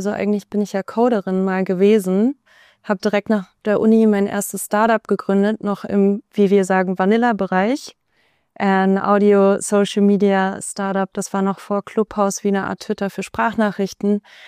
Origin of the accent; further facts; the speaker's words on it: Berlin, Germany; also born or lived in Hamburg; Ich bin geboren in Hamburg und seit ich 7 bin, wohne ich in Berlin mit meiner Familie und kann mir eigentlich auch nichts anderes vorstellen. Ich liebe Berlin, die liberalste Stadt der Welt.